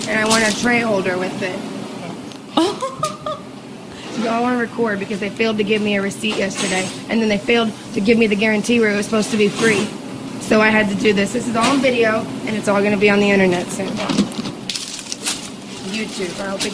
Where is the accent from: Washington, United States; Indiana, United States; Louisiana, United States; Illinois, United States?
Indiana, United States; also born or lived in Kentucky; I'm from Indiana in Kentucky, and up there, this shit doesn't happen.